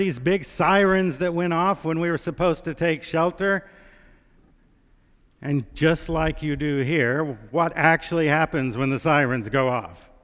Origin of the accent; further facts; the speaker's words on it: Texas, United States; You know, I grew up in West Texas. And in West Texas, we are always worried about tornadoes, right?